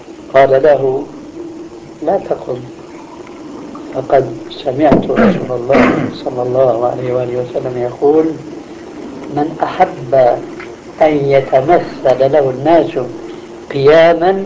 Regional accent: Damascus, Damascus Governorate, Syria; أنا دراستي النظامية لا تتعدى الدراسة الابتدائية، وكانت دراسة يومئذ عندنا في دمشق 5 سنوات

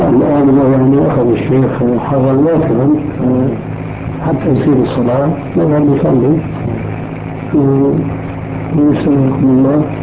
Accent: Syria; moved away; انا خروجي من سوريا في لبنان

